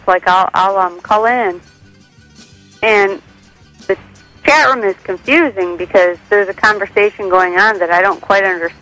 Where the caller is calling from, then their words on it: North Branch, Michigan, United States; Right now, I am in North Branch, Michigan.